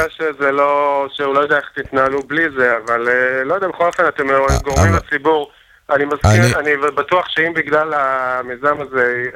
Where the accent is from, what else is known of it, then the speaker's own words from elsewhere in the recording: Elad, Central District, Israel; אני מאלד.